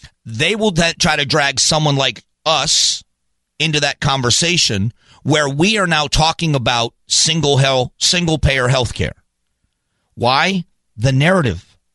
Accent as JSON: {"language": "English", "region": "Florida", "country": "United States", "tie": "born or raised there", "said": "One of my closest friends growing up in Southwest Florida is with a guy"}